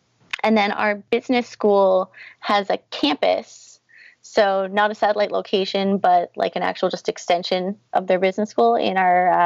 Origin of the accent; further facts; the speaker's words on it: Newfoundland and Labrador, Canada; And I'm not even Canadian. I'm from Newfoundland.